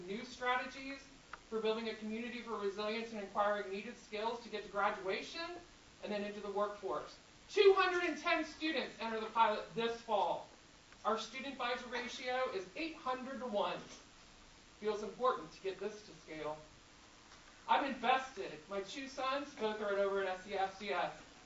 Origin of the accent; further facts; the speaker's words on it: Florida, United States; born there; I want the answer to be yes so I can stay where I was born in Florida.